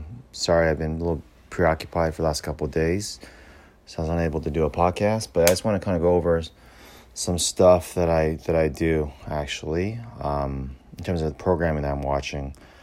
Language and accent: English; Fremont, California, United States; Like everyone else knows, I am from the Silicon Valley, Fremont, California. Shout out to Fremont and Tesla.